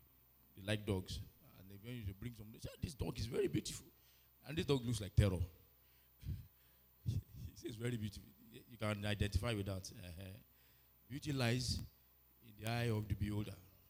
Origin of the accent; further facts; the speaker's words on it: Abeokuta, Ogun, Nigeria; I traveled, I went to Abeokuta, I went to my hometown, and on my way, I passed that spot.